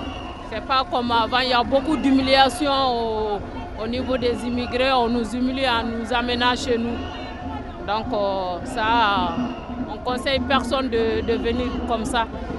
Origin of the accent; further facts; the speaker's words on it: Mali; French is a second language; moved away as an adult; now in France; je viens du Mali. Ça fait 7 ans et demi.